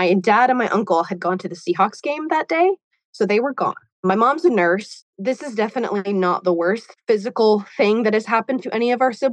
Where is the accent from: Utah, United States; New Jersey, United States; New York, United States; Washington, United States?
Washington, United States; So I'm from Washington State. I'm like 30 minutes north of Portland.